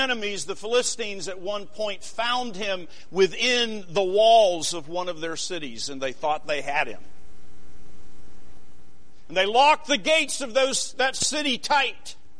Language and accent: English; Pennsylvania, United States; I grew up in Pennsylvania. Of course, you go to Gettysburg.